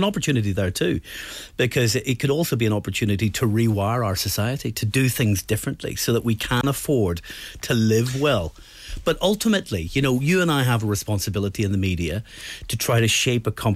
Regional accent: Scotland, United Kingdom; Listen, I grew up on the Mount Vernon estate. I was a lucky kid who got an opportunity through education to get out of poverty and to get a way in life.

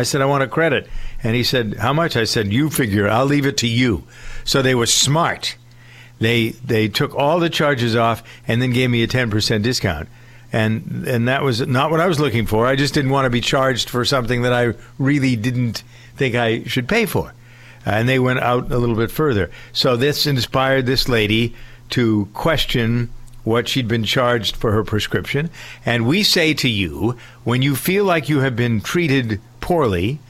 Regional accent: Boston, Massachusetts, United States; Because I'm a Bostonian, maybe I identify more with what they've done.

